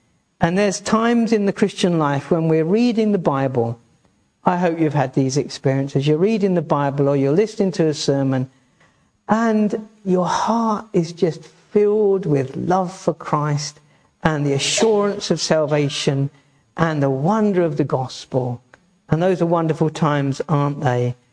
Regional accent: East of England, United Kingdom; now in Wales; I come from Essex and we don't show it the way that you people do. We don't wear our heart on a sleeve the way that you lovely Welsh people do.

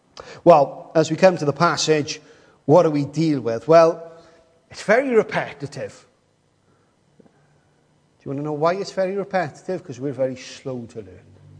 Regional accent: Wales, United Kingdom; Think of anything worse as a Welsh person than having to live somewhere else.

